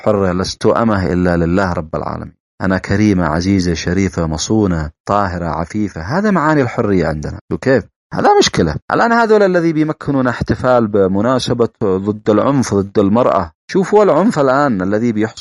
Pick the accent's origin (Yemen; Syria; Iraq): Yemen; أنا كمجتمع يمني مسلم